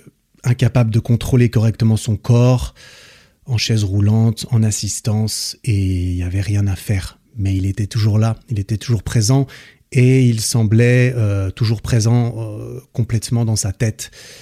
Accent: Switzerland; Vois-tu, je suis suisse, comme je l'ai dit, j'ai toujours habité à moins d'une heure des pistes

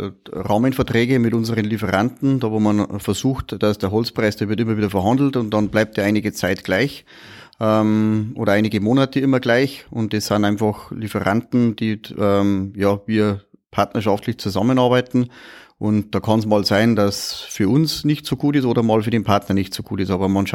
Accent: Aich, Bavaria, Germany; Also ich komme aus Aich, das ist in der Gemeinde Bodenkirchen, das ist also ein bisschen ein ländlicher Bereich.

